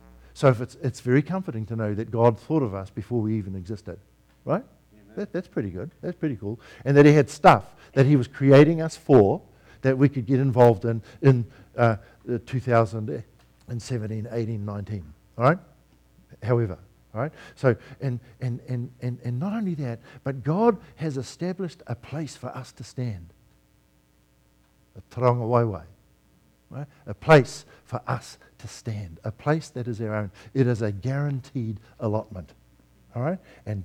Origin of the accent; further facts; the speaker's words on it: New Zealand; I see that my home country, New Zealand, has 10,000 hits on its immigration page after the election.